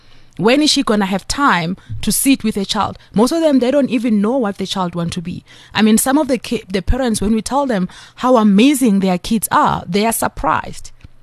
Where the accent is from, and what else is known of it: Diepsloot, Gauteng, South Africa; born or raised there